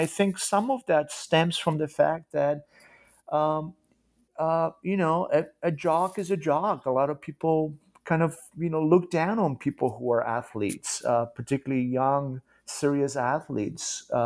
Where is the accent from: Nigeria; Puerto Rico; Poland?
Poland; Kraków, Lesser Poland; how some of the pools I frequented as a child, growing up in Kraków, Poland, eventually were sort of abandoned by the state, by the local government